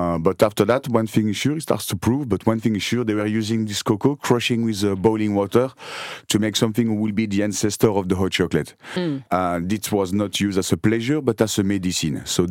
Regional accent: France; moved away as an adult; now in Ireland; I've been in Kerry for the last 28 years, but I'm coming from France originally.

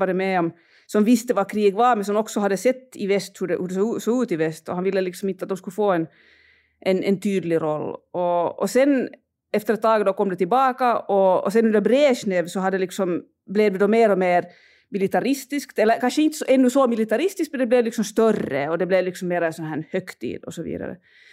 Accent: Finland; för mig som finländare, alltså min morfar var med i kriget.

